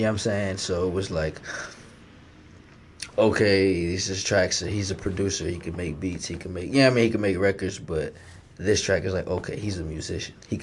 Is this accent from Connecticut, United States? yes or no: yes; Connecticut, United States; As you know, I'm from Connecticut, you know what I'm saying? I stay in VA now, but I'm still New England, you know what I'm saying? I'm still CT, I still got the CT in me, and Connecticut will always be home